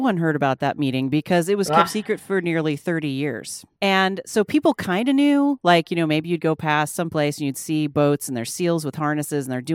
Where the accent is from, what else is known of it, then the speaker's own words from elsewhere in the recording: Bainbridge Island, Washington, United States; I grew up on Bainbridge Island. That's over on the west side, close to Seattle. Not far from Naval Sub Base Bangor.